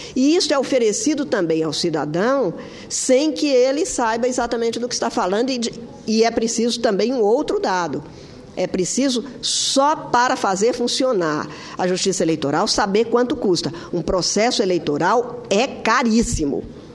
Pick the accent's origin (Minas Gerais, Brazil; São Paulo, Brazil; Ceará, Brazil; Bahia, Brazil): Minas Gerais, Brazil; eu, como sou mineira, eu tenho muito orgulho de ser mineira.